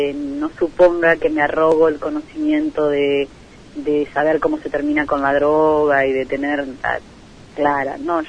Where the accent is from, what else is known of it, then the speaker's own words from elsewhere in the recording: Argentina; lo que tenemos como argentinos es un problema moral.